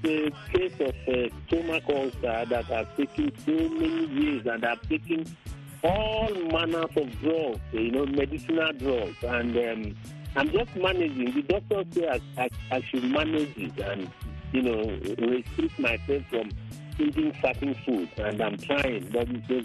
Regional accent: Nigeria; now in Ireland; Yes, I was invited from Nigeria on a cultural integration. So I taught African art and African music.

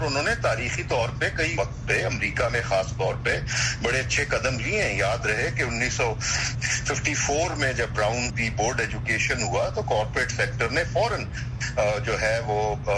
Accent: Pakistan; ہم پاکستان سے ہیں

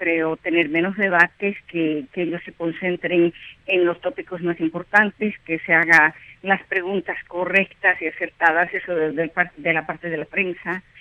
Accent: United States; Y también como profesional, y bueno, como americana

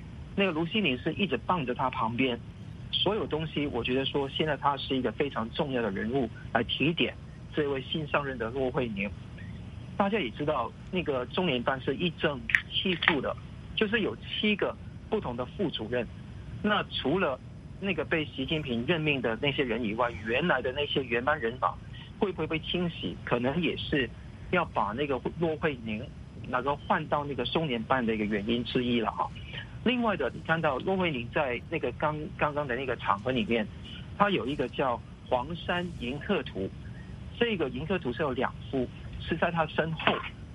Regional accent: Hong Kong

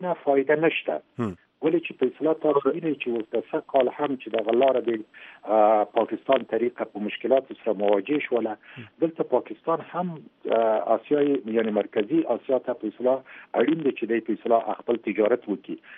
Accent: Khost, Afghanistan; دغه زه هم د خوست یم، د هغې ځای نه د دغه کاروبار کېږي

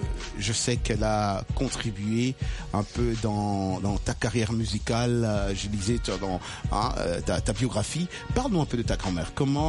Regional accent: DR Congo; now in United States; Tu sais que j'ai vécu dans ce pays, maintenant, presque 30 ans maintenant. Et ça faisait 28 ans que j'étais pas rentré dans mon pays d'origine, la RDC.

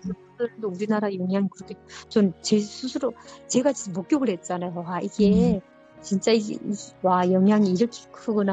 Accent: North Korea; accent: North Korean; now in South Korea; 제가 북한 사투리가 나왔나 봐요.

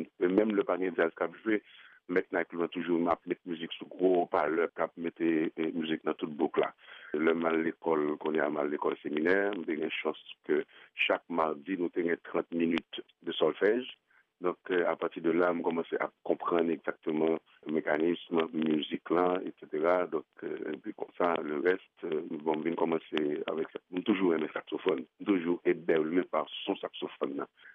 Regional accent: Haiti; Donc, bon, en tant qu'haïtien, mon qui est mon matériel, c'est

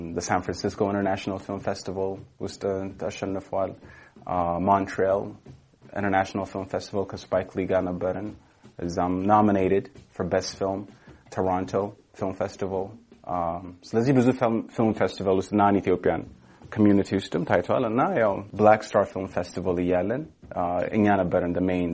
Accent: Los Angeles, California, United States; ግማሹ ደግሞ ሎስ አንጀለስ ነው የተሰራው ልክ እንዳልከው እኔ በዚህ ስለሆነ ያደኩት

